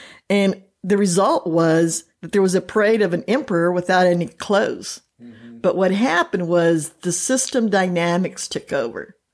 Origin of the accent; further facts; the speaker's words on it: Honduras; I was raised in Honduras, where my parents were missionaries for many, many years. So I am one of those adult missionary kids. And then I also went back to Honduras and worked as a missionary for about 10 years.